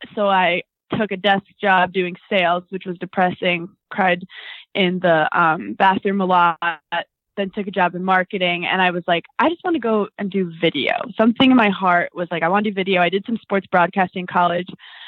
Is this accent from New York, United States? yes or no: yes; New York, United States; Summer House opportunity came up because I'm from New York. I've always gone out to the East Side. I mean, out East in Long Island to have fun, but more with my family.